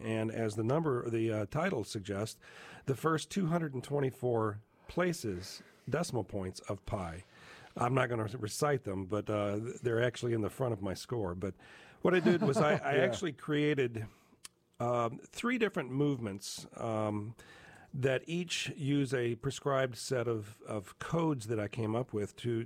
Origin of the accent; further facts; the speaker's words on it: Knoxville, Tennessee, United States; Summer Contemporary Music Festival in Knoxville, Tennessee, my hometown.